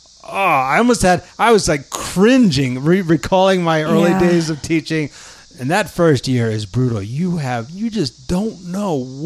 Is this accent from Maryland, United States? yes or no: yes; Maryland, United States; you and I, we grew up on the Eastern Shore of Maryland